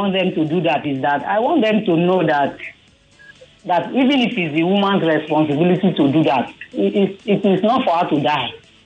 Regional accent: Rivers, Nigeria; I am from River State. My husband is from Cross River State.

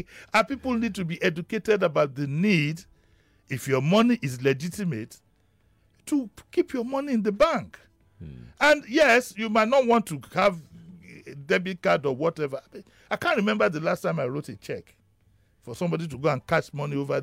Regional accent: Lagos, Nigeria; because I'm from Isaleko

